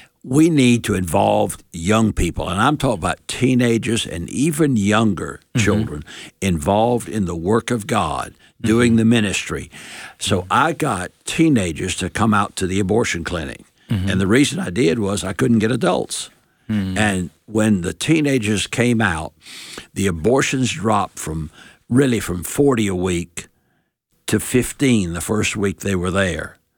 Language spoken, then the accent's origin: English; Chattanooga, Tennessee, United States; Well, I'm from Chattanooga, Tennessee.